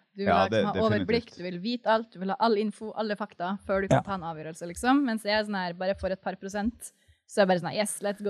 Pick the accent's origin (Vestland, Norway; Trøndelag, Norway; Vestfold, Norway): Trøndelag, Norway; Oppdal; also born or lived in Northern Norway; Det nydelig, men jeg har bodd I Nord-Norge, så jeg var 16 år, så jeg føler meg mer som sånn nordlending